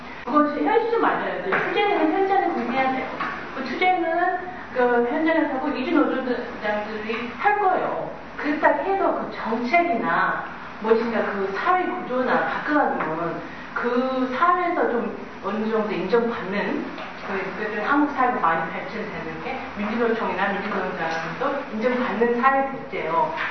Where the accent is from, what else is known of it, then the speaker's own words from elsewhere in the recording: United States; Korean is a second language; 저는 미국에서 왔어요. … 저 미국이거든요.